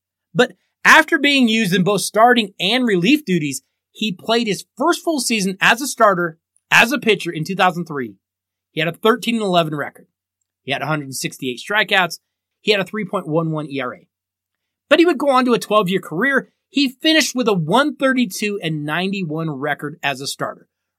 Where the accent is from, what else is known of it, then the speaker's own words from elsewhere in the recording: Colorado, United States; I mean, this guy actually played for my hometown Colorado Rockies